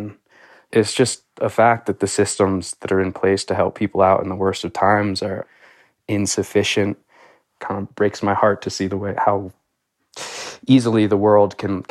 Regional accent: Colorado, United States; You know, I guess growing up in Colorado and anywhere in the rural West, there's kind of a celebration of the tough individual who can figure it out alone.

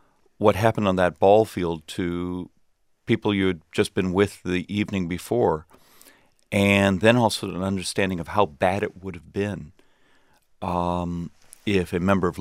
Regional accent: Arizona, United States; are at 6 a.m. and I'm from Arizona

